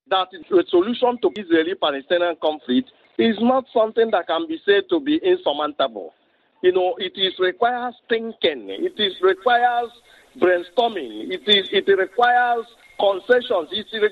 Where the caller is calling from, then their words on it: Eastern Nigeria, Nigeria; That is why we are speaking from the Africa, from Nigeria, from Eastern Nigeria